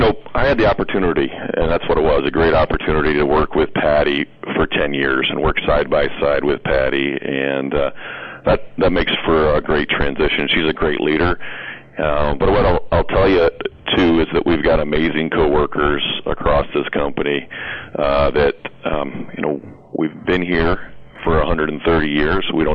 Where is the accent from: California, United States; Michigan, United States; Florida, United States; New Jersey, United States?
Michigan, United States; Concord; I'm originally from the Jackson area, and have been back here in the Jackson area since 2003. But grew up out toward the Concord Horton area. Went to Concord schools out there